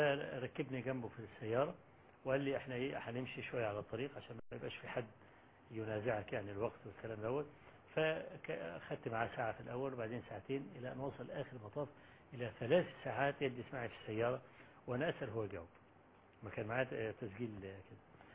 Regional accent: Egypt; أنا جاي من مصر مخصوص وأنا طالب علم فقير،

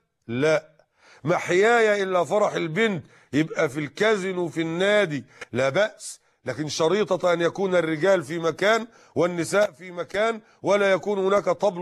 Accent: Egypt; فالآن الفلاحون عندنا في مصر يحصدون القمح أي الغلة

